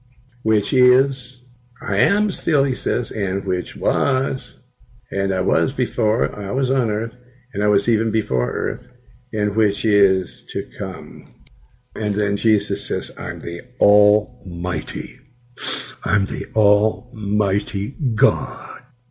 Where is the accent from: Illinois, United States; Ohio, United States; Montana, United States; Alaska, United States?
Montana, United States; Billings; Okay, in my hometown, then what?